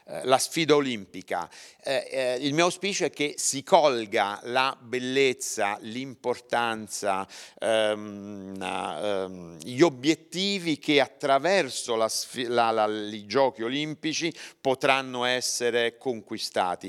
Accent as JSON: {"language": "Italian", "town": "Naples", "region": "Campania", "country": "Italy", "lives_now": "Novara, Italy", "said": "Io sono un napoletano adottato dal Piemonte, vivo a Novara, ho lavorato per tanti anni a Novara e a Vercelli, ora ci ritorno a Cuneo."}